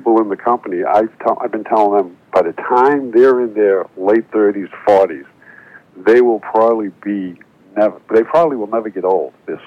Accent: Boston, Massachusetts, United States; Years ago when I was a kid, you know, I grew up in Boston.

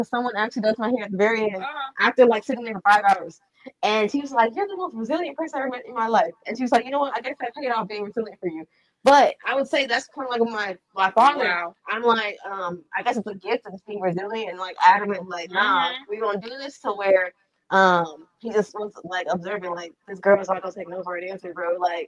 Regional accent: Nigeria; I'm Nigerian as well, fun fact.

